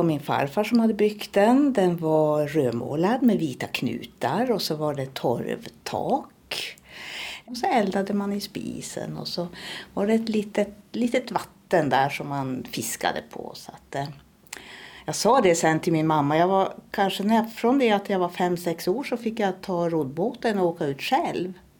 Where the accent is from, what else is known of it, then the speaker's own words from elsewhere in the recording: Norway; moved away as an adult; now in Luleå, Sweden; jag är ju född och uppvuxen i Norge och flyttade till Luleå när jag var i kanske 25 års ålder.